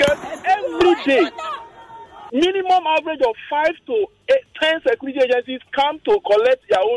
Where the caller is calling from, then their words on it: Ota, Ogun, Nigeria; I'm calling from Ota.